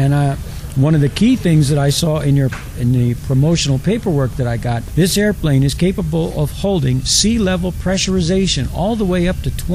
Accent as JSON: {"language": "English", "region": "Pennsylvania", "country": "United States", "said": "I'm from the Philadelphia area, mm-hmm. so we have a lot of air travel in our area."}